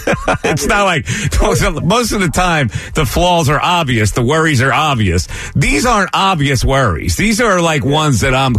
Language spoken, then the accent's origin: English; United States; I'm an American. I'm an American. So I'm an immigrant.